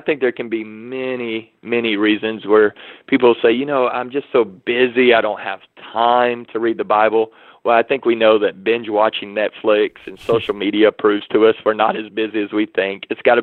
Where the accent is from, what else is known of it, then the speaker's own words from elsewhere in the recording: Waco, Texas, United States; You know, I grew up in Waco, Texas.